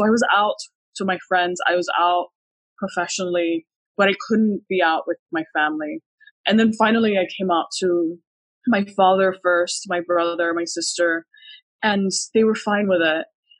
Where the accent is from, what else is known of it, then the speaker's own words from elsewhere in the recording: Puerto Rico; born there; Well, I was born in Puerto Rico. My father is Puerto Rican. He's Black Puerto Rican. My mother was born in New York. Her family is white Puerto Rican.